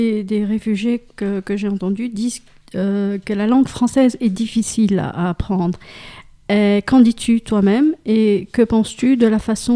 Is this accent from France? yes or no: no; Darfur, Sudan; moved away as an adult; je viens du Soudan, de cette partie du Darfour, où les gens sont maltraités par le gouvernement actuel au Darfour